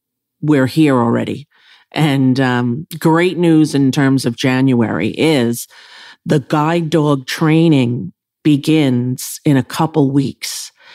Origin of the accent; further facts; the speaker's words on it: New York City, New York, United States; But I'm a little biased being a New Yorker and all that.